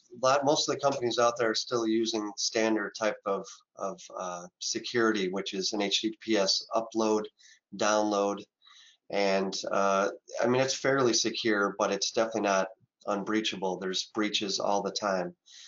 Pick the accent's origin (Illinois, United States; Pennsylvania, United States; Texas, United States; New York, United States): Illinois, United States; Chicago; Well, I'm born and raised in Chicagoland, and it is cold here as well.